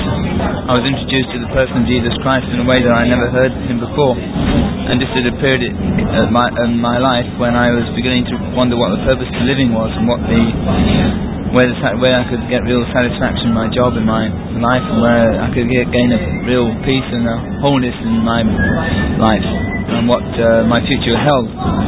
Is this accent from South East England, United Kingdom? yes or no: yes; Bognor Regis, South East England, United Kingdom; I come from England, a little seaside resort place called Bognor Regis. And I've been at sea 9 years altogether